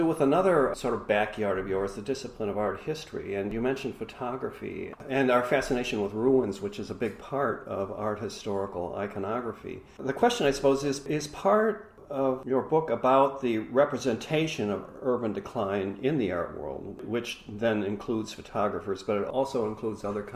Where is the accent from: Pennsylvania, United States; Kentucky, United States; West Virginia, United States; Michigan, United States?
Michigan, United States; Detroit; moved away; this is a book about my hometown, Detroit, Michigan. So it was of keen interest to me. Detroit is a place I left a little over 50 years ago, and I haven't been back much